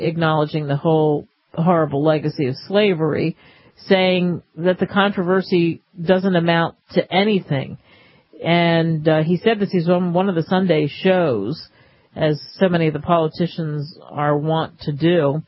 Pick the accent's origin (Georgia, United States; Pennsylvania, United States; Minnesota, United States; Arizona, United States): Pennsylvania, United States; Philadelphia; I can tell you this, growing up in Philadelphia, the Union guys win in Philadelphia.